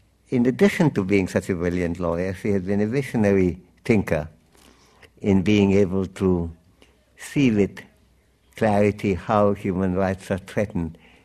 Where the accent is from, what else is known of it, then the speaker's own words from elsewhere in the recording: India; It's in some ways, as an Indian, and there are many Indians here, I can say that, we have a much easier situation.